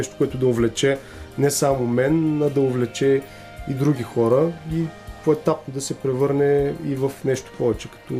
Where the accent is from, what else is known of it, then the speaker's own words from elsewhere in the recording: Silistra, Silistra Province, Bulgaria; аз съм от Силистра, не знам дали го споменахме по-рано, но моето семейство живее в Силистра и те са търговци. Моето семейство има бизнес с верига хранителни магазини.